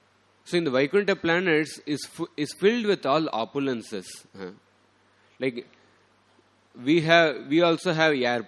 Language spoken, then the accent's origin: English; South India, India; English is a second language; when I was at my hometown in the South India, some of my uncles